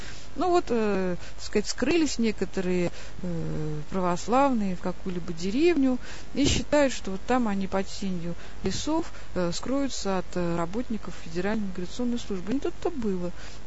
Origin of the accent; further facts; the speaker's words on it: Russia; born there; депортировать нас с вами некуда, мы родились в России